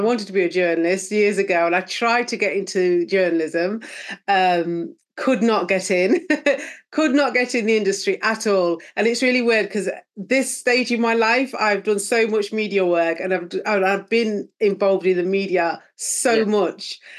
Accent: Nottingham, East Midlands, United Kingdom; born there; I was born in Nottingham. My parents moved here, moved to the UK from Jamaica in the early 60s.

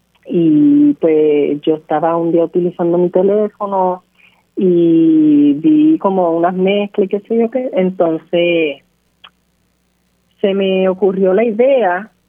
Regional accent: San Sebastián, Puerto Rico; also born or lived in Mayagüez; soy de San Sebastián, nací en Mayagüez y recientemente en septiembre cumplí 16 años.

